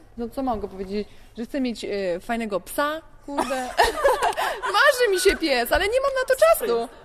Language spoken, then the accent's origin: Polish; Lubań, Lower Silesian Voivodeship, Poland; now in Berlin, Germany; Z Lubania, także jestem rodzinna